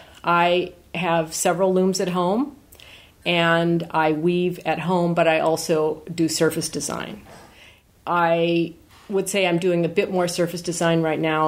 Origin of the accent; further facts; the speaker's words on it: United States; Well, I'm an American. I say Devoray.